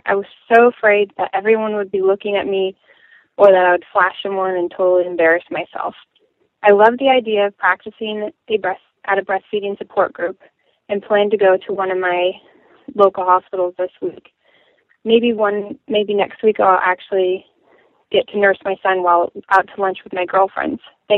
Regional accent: Sonoma, California, United States; from Sonoma, California

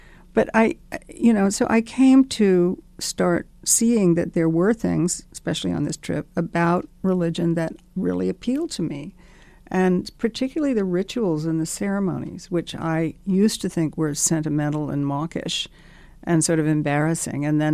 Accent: Deep South, United States; I grew up in the Deep South

